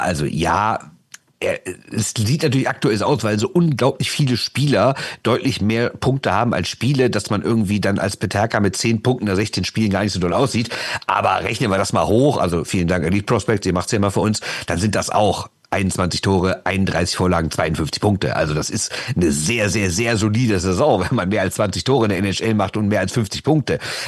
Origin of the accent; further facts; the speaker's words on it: Düsseldorf, North Rhine-Westphalia, Germany; mir als Düsseldorfer